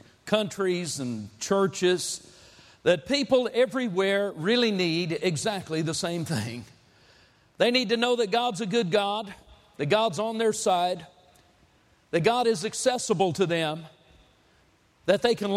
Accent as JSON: {"language": "English", "region": "California", "country": "United States", "tie": "born or raised there", "also_born_or_lived": "Texas", "moved": "as an adult", "lives_now": "Arlington, United States", "said": "we come from Arlington, Texas. Grew up first in California, actually. Escaped and made it to Texas a number of years back in 1976."}